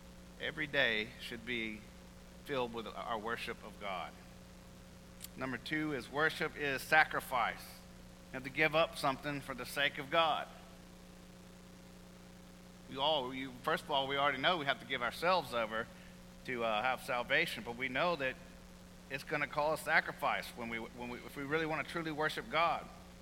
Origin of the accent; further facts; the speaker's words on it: Alabama, United States; I remember that even in especially in growing up in Alabama, if it was even one snowflake, you wouldn't have to go to work or school.